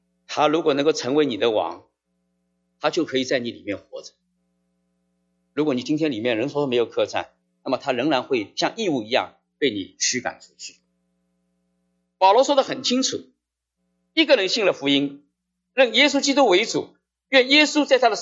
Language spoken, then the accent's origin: Chinese; Ningbo, Zhejiang, China; 在国内，在我的老家啊，浙江宁波